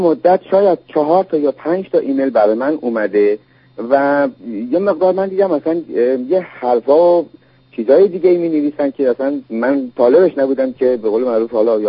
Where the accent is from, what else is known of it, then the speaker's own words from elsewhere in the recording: Iran; ما ایرانی هستیم،